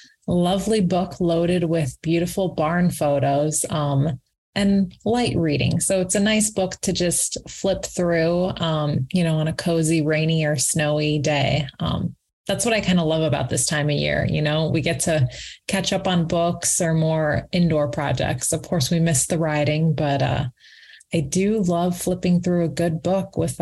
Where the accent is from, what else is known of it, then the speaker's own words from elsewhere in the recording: Los Angeles, California, United States; from Los Angeles.